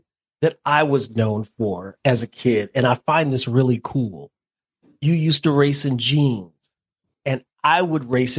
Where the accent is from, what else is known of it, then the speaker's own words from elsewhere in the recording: Minnesota, United States; I remember, for me growing up in Minnesota, around 83, 84, I would always ride the streets with a group of friends